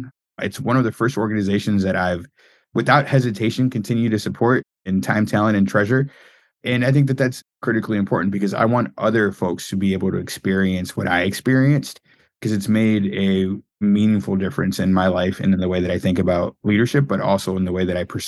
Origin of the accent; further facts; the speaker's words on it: Miami, Florida, United States; born there; I was born in Miami, Florida. My parents are immigrants. They came to this country from Nicaragua in the early 80s.